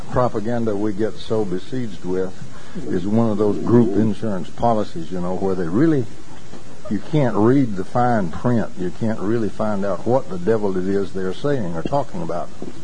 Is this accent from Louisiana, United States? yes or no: yes; Louisiana, United States; I'm a Yankee. I'm from North Louisiana.